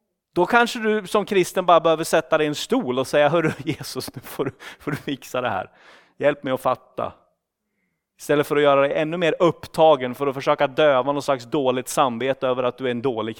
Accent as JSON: {"language": "Swedish", "country": "Sweden", "tie": "born or raised there", "said": "Jag är ju ändå från Sverige, så att ni kan skylla på det. Han är svensk, han gör sånt."}